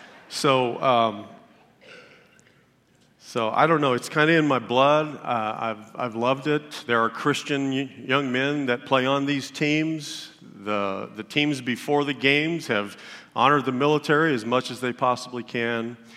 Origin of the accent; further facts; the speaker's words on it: Dallas, Texas, United States; I was born and raised in Dallas, Texas. I was 7 years old.